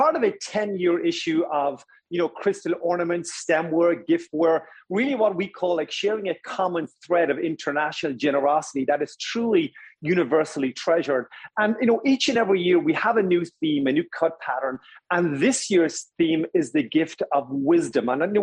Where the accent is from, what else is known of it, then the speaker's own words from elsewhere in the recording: Waterford, Munster, Ireland; growing up in Waterford, Ireland, was a glassblower.